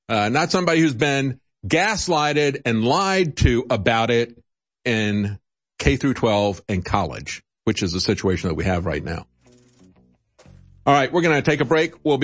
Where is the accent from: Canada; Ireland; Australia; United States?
United States; Florida; Growing up in Florida, we had a lot of people who had escaped Castro's Cuba.